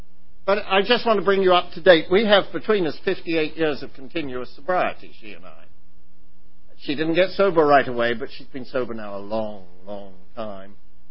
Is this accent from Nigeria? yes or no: no; England, United Kingdom; I was elected the chairman of Public Information and Hospitals and Institutions Committee in my hometown in England when I was 6 weeks sober.